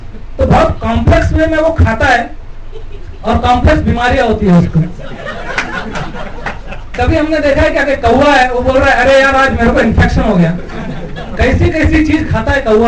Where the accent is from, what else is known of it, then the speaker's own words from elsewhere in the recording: Mumbai, Maharashtra, India; जैसे मैं बॉम्बे से हूं